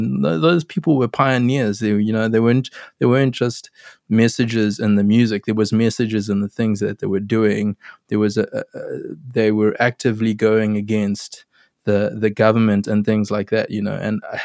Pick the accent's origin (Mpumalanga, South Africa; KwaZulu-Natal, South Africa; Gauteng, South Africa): KwaZulu-Natal, South Africa; Durban; growing up in Durban